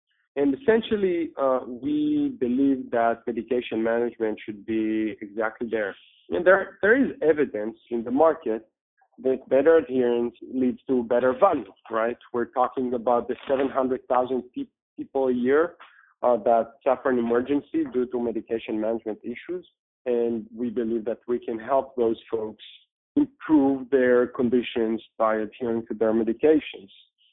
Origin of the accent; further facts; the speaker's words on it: Israel; I come from Israel.